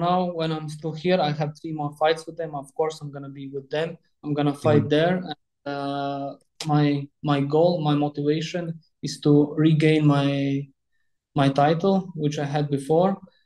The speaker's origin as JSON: {"language": "English", "country": "Latvia", "second_language": "English", "lives_now": "Dubai, United Arab Emirates", "said": "I run more like seminars, seminars in my home country in Latvia."}